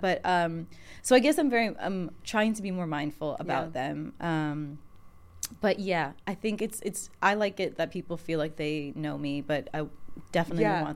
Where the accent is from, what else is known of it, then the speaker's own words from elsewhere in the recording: Trinidad & Tobago; I'm Trinidadian, and I didn't know how to cut a mango.